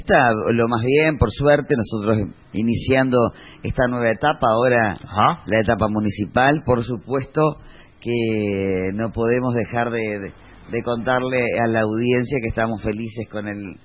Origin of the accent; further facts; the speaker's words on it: Paysandú, Uruguay; Paysandú, de donde yo soy oriunda, que cuando era menor de edad, que no pude votar en el año 84